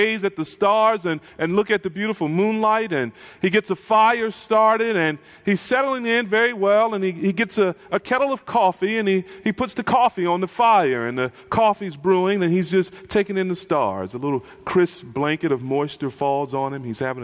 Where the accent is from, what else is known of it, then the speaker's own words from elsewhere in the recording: North Carolina, United States; I'm from North Carolina originally, not far from the mountains. In the mountains of North Carolina is still a storytelling culture.